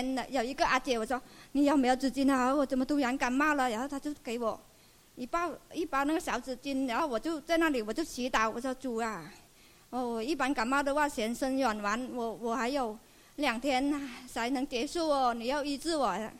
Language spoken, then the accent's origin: Chinese; Longzhou, Guangxi, China; 我是来自龙州的